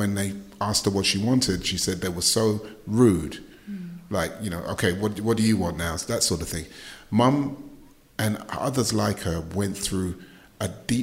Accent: London, United Kingdom; growing up in North London, going to school in Tottenham

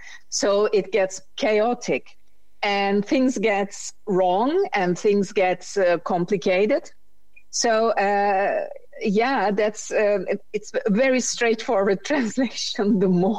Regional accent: Turkey; now in Netherlands; I'm from Turkey, I'm Turkish, and I'm living approximately 20 years in the Netherlands. So I have a multi-language life.

